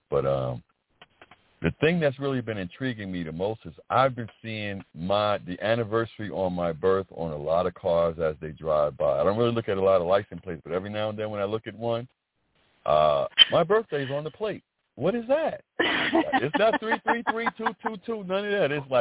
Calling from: South Carolina, United States; I'm calling from the Carolinas, South Carolina.

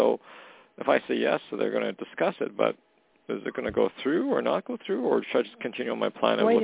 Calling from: Western Canada, Canada; Hey, I'm calling from Canada, Western Canada.

